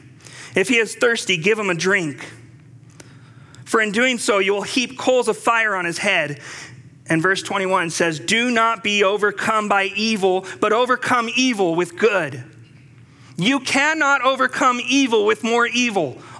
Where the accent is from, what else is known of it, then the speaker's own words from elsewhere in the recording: El Paso, Texas, United States; You see, I'm from El Paso. Our church is about 15 miles away from the site where the latest shooting had occurred. And in the midst of blinding confusion of what transpired a week ago in my hometown, the community was lost for words.